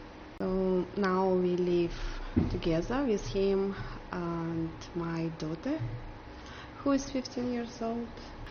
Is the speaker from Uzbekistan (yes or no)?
yes; Uzbekistan; English is a second language; moved away as an adult; now in Northern Ireland, United Kingdom; I am 37 years old and I'm from Uzbekistan. I have been living here in Northern Ireland for 3 years.